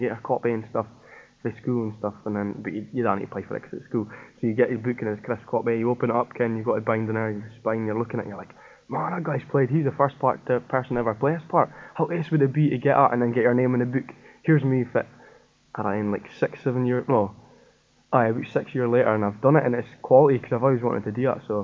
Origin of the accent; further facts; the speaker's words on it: Aberdeen, Scotland, United Kingdom; I'm 21. I'm from Torrey up in Aberdeen. Torrey is like a wee coastal fishing town. You've got like the harbour and that area. It's one of the biggest ports in Europe.